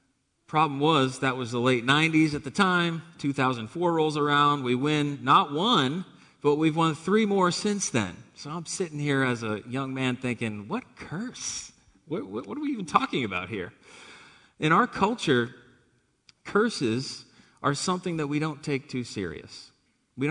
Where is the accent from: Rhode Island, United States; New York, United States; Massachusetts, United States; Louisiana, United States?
Massachusetts, United States; I'm from Massachusetts, so I was raised correctly as a Red Sox fan.